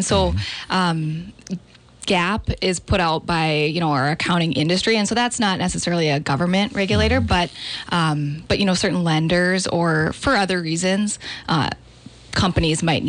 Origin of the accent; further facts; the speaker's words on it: Grand Forks, North Dakota, United States; moved away as an adult; now in Painesville, United States; I'm from Grand Forks, North Dakota, and I started with a firm there in Grand Forks.